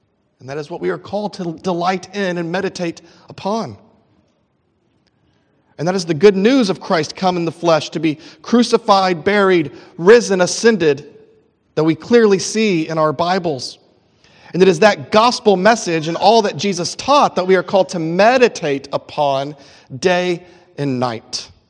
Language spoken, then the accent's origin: English; Texas, United States; maybe being American or being a Texan, we don't like rules.